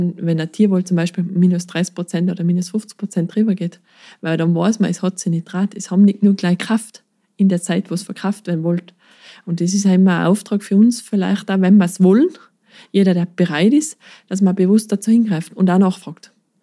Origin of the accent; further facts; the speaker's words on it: Bavaria, Germany; Mir erdet das immer, weil ich sehe ja die ganze Kette, als Bayerin einerseits, dann in der Industrie später.